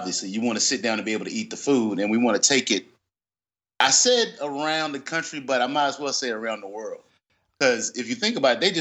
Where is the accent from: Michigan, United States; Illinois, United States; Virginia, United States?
Virginia, United States; Lynchburg; And I'm from Lynchburg, Virginia, so I'm from the South.